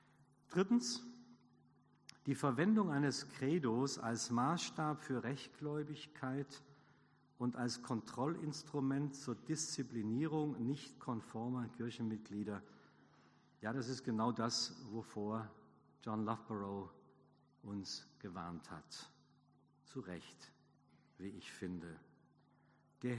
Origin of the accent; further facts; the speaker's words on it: Hanover, Lower Saxony, Germany; Als Hannoveraner würde ich dann Herrn Leibniz daneben stellen.